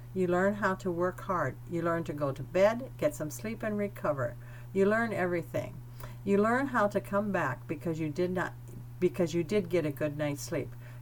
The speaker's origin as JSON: {"language": "English", "town": "Eagle Grove", "region": "Iowa", "country": "United States", "tie": "born or raised there", "said": "Myself, as a little kid growing up in Eagle Grove, I looked up to all of these guys."}